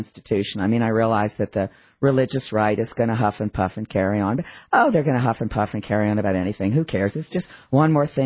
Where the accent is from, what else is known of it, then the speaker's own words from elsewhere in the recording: the South, United States; Well, a child growing up in the South, I mean, I had to do cotillion, I had to do Bible school, I had to do catechism.